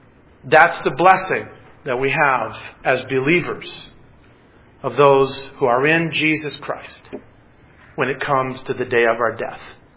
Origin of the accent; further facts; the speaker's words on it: Detroit, Michigan, United States; I grew up in Detroit. I played football with guys that were black.